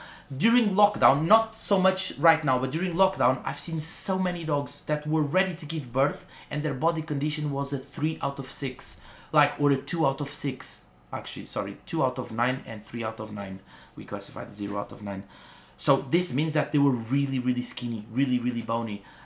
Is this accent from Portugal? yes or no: yes; Portugal; I'm gonna be honest with you, I come from Portugal.